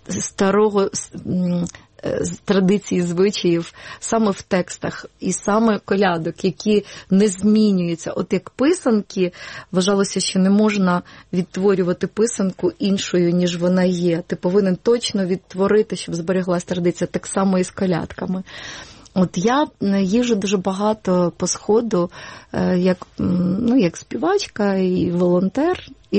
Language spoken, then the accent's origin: Ukrainian; Western Ukraine, Ukraine; born there; now in Kyiv, Ukraine